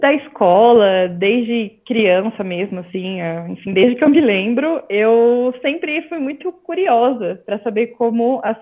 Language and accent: Portuguese; São Paulo, Brazil; moved away as an adult; E aí eu sou de São Paulo, nasci e cresci em São Paulo, e decidi ir para o Rio de Janeiro